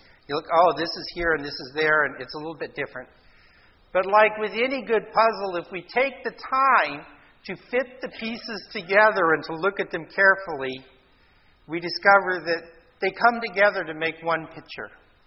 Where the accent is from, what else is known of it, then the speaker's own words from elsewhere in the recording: United States; I can say that because I'm American.